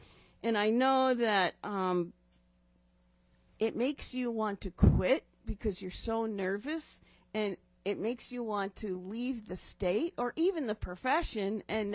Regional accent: Fairbanks, Alaska, United States; I'm from Fairbanks, Alaska.

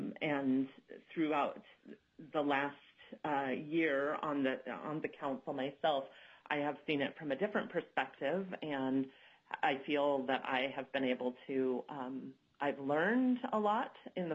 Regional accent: Fairbanks, Alaska, United States; now in Juneau, United States; I am a fourth-generation Alaskan. I was born and raised in Fairbanks. My family relocated to Juneau in 2016 following a promotion with the Department of Corrections.

